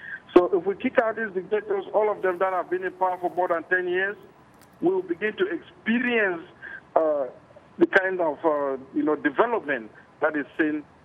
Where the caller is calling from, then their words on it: Atlanta, Georgia, United States; I'm calling you from Atlanta, Georgia.